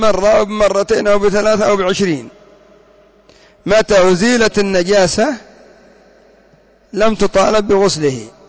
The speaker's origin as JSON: {"language": "Arabic", "country": "Yemen", "said": "كالذي يفرح بكبش العيد عندنا في اليمن"}